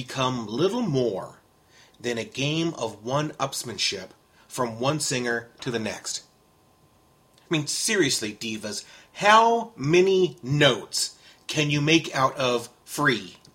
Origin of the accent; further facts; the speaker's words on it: United States; I know I'm an American. I am fully aware of which country I was born and raised and live in.